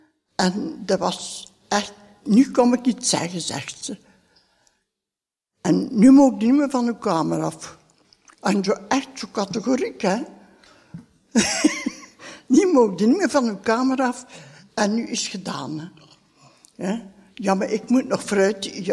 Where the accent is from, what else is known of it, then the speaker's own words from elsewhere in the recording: Lommel, Limburg, Belgium; born there; Ik ben geboren in Lommel.